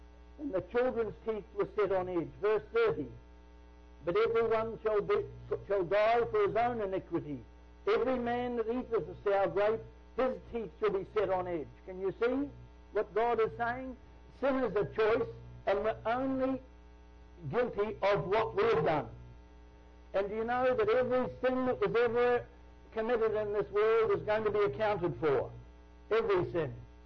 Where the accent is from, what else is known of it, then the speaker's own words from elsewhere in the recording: New Zealand; I come from New Zealand. Some of my ancestors were convicts in 1790 in Australia.